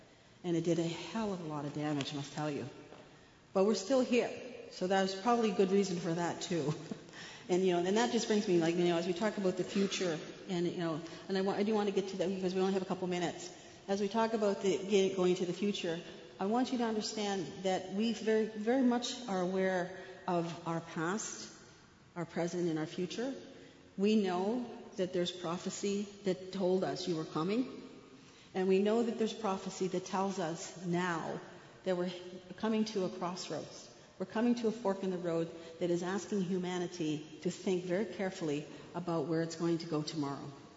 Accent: Toronto, Ontario, Canada; I grew up in Toronto. And as I was growing up in Toronto, I have to tell you, it wasn't pleasant going to school all the time

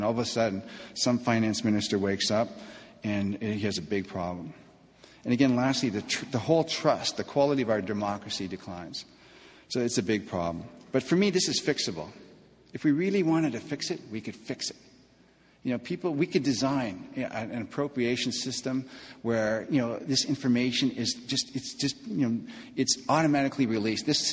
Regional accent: Thunder Bay, Ontario, Canada; we send you there, MPs from my hometown, Thunder Bay, to Ottawa.

